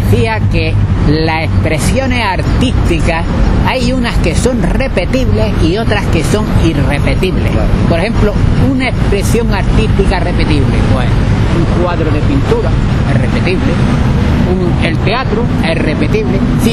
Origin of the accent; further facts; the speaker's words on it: Madrid, Community of Madrid, Spain; Soy madrileño, ¿cómo se llama?